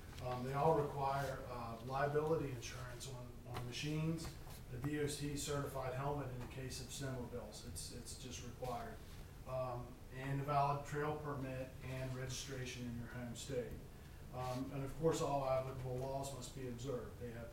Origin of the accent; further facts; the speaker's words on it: Ransomville, United States; from Ransomville, Maryland.